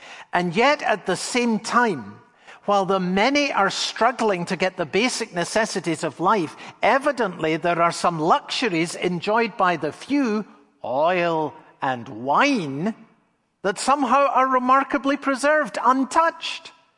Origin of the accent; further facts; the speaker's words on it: Edinburgh, Scotland, United Kingdom; I grew up in Edinburgh, Scotland.